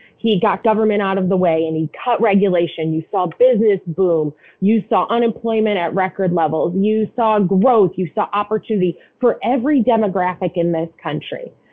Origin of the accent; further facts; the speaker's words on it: New York, United States; I grew up in the state of New York. And so for me, growing up in Republican politics in New York and being a conservative, I knew my vote wasn't going to mean much back home.